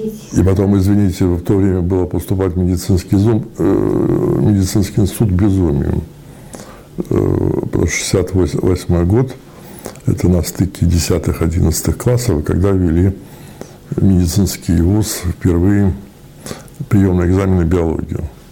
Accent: Pskov Oblast, Russia; born there; Родился я в Псковской области. Ну, можно сказать, Великие Луки рядом с Великими Луками. Простой рабочей семьи. Отец просто рабочий, правда, какого-то высокого разряда.

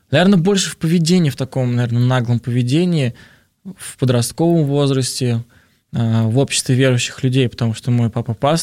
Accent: Kazan, Tatarstan, Russia; also born or lived in Nizhnekamsk; А я сам из Казани, живу в городе Казань, родился в городе Нижнекамск.

